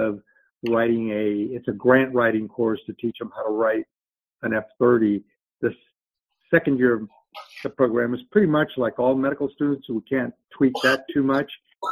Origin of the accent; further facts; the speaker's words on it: Texas, United States; I am originally from Texas, and I went to medical school at UT Southwestern